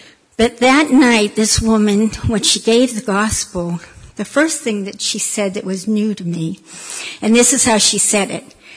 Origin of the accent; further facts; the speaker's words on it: Jeannette, Pennsylvania, United States; I am from Jeanette, Pennsylvania, a little town in Pennsylvania. Born and raised there.